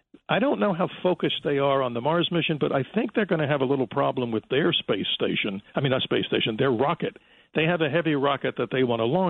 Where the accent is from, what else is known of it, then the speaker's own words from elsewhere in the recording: Jamaica; born there; Hey, I was born in Jamaica.